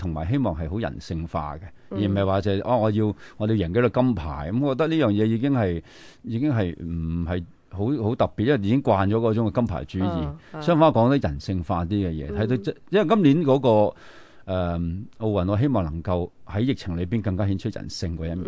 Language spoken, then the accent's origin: Cantonese; China; 作为中国人系要留意一下